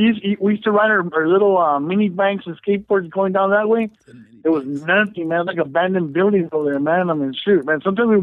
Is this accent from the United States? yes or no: yes; Huntington Park, California, United States; I grew up in Huntington Park.